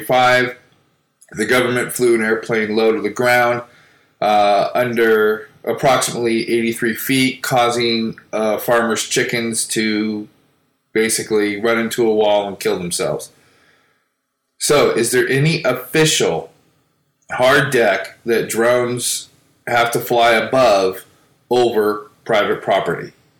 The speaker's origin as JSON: {"language": "English", "town": "Lake Elsinore", "region": "California", "country": "United States", "said": "I am from Lake Elsinore, California."}